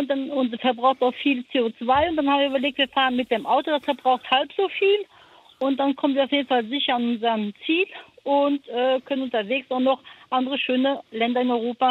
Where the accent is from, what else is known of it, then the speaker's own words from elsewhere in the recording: Luxembourg; Und so ist er nach Luxemburg gekommen und wir sind in Luxemburg aufgewachsen.